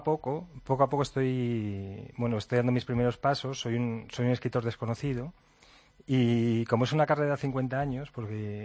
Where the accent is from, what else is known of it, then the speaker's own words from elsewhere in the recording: Madrid, Community of Madrid, Spain; yo soy de Madrid, mi abuela materna era de Toledo.